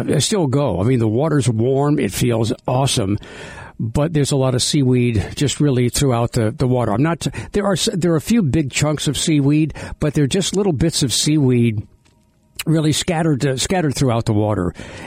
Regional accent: New Orleans, Louisiana, United States; I grew up in New Orleans. My parents took us to the Quarter when we were kids

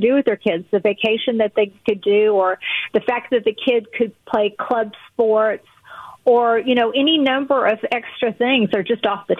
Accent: Appalachia, United States; I grew up in Appalachia. I'm a preacher's kid from Appalachia.

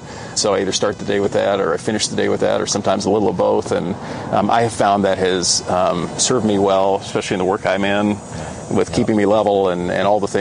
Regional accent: Kansas, United States; I grew up in Kansas, and Kansas is a fairly flat state.

